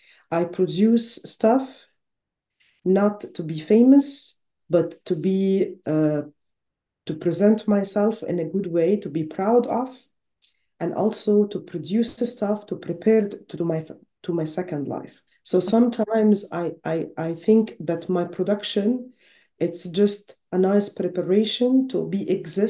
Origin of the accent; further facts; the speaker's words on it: Egypt; English is a second language; I totally understand, especially because of I'm from Egypt.